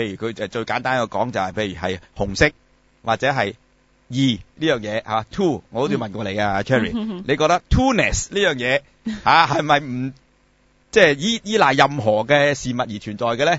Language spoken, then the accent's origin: Cantonese; China; 我哋中國人有個講法嘛，